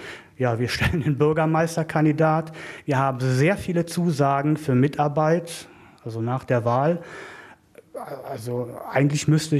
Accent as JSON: {"language": "German", "town": "Wermelskirchen", "region": "North Rhine-Westphalia", "country": "Germany", "tie": "born or raised there", "said": "ich bin in Wermelskirchen aufgewachsen. Ich kann gar nicht sagen, was ich da am meisten liebe. Also ich denke, es ist das Ländliche."}